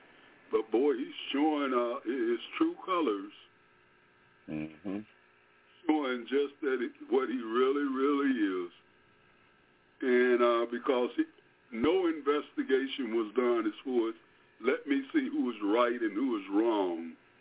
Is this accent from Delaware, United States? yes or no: yes; Delaware, United States; moved away as an adult; Even though I knew better because I'm from Delaware. And being from Delaware, born and raised, I left Delaware.